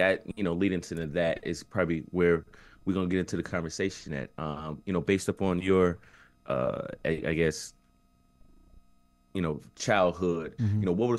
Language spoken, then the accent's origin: English; North Carolina, United States; also born or lived in New York; My family, you know, most of my family is in New York, but I grew up primarily in the South. So, right. you know, back and forth between, you know, North Carolina and North Carolina and New York.